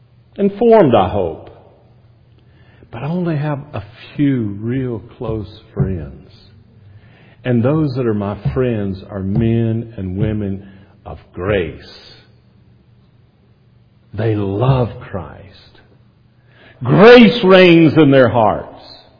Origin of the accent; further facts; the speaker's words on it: North Carolina, United States; I'm from Wilkes County, North Carolina, the moonshine capital of the world.